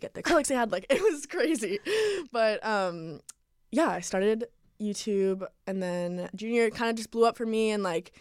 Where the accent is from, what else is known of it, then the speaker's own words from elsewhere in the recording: Calabasas, California, United States; I'm from Calabasas, so LA.